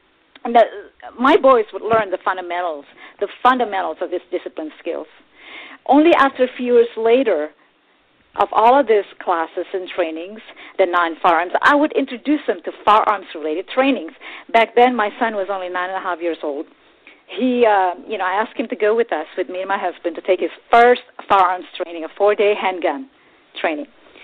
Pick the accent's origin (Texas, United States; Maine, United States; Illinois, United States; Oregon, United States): Texas, United States; I grew up in Texas since I was a little kid.